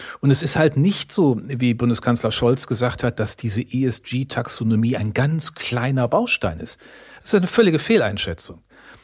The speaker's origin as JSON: {"language": "German", "region": "Rhineland", "country": "Germany", "tie": "born there", "said": "Ich bin ja von uns beiden der gebürtige Rheinländer"}